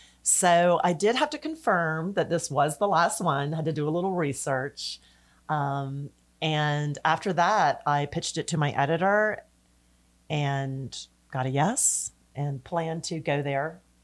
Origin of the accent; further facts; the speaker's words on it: the South, United States; Well, I'm from the South